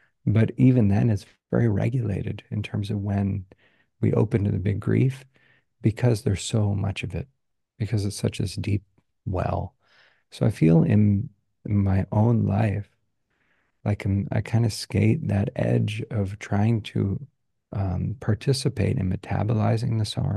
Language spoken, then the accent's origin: English; United States; moved away as an adult; now in Spain; And that's the cultural, you know, matrix where I was born and raised. So I'm like an American white guy. And I've been living here in Spain and the traditional lands of all kinds of people for the last year and a half.